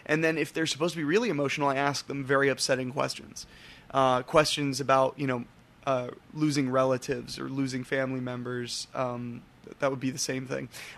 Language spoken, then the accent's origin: English; Dayton, Ohio, United States; So basically what I've learned is that in my hometown in Dayton, if you hand it to people and you show them, hey, we have something cool, they respond readily.